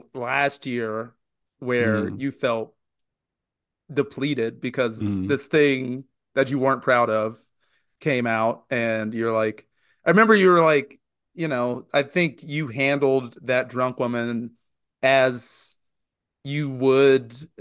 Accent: Indiana, United States; I was a headliner at the Milwaukee Comedy Festival and at Middle Ground here in my home state of Indiana.

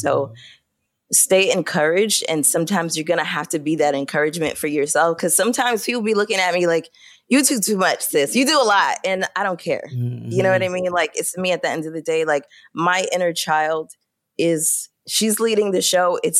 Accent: Brooklyn, New York, United States; So growing up in Brooklyn, having all of this Caribbean culture with me

